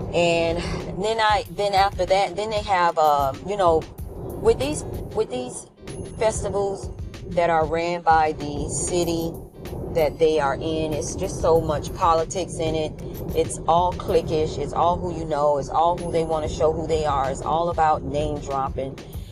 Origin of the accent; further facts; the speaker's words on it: Miami Gardens, Florida, United States; I'm born and raised in Miami-Dade County, and I grew up in Kara City, now known as Miami Gardens.